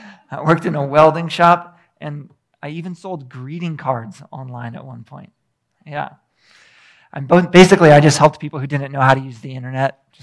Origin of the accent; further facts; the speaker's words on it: Florida, United States; I stayed in Florida for a little while. I grew up in Florida. My folks moved out here.